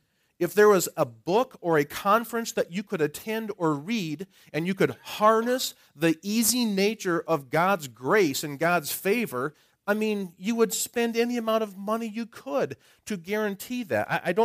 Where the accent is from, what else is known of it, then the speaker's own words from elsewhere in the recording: Wisconsin, United States; you got winter, which we never had this weather when I grew up in Wisconsin.